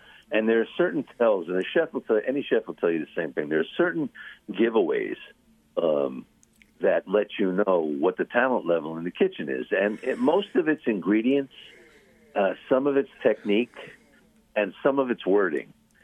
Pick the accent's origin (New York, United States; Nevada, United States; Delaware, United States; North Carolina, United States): New York, United States; Long Island; so we're from Long Island.